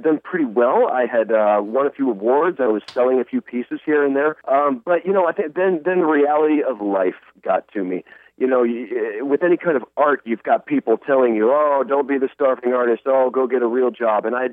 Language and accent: English; Atlanta, Georgia, United States; also born or lived in Connecticut; I grew up landlocked. Originally, I was from Connecticut and moved to Atlanta between the third and fourth grade.